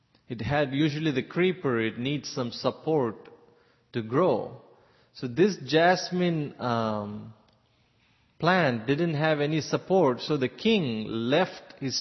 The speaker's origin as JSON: {"language": "English", "region": "South India", "country": "India", "tie": "born or raised there", "said": "Growing up in South India, I actually visited this place."}